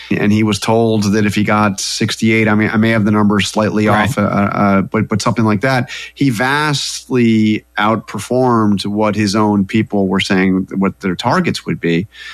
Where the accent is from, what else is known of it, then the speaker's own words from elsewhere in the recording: United States; I'm an American.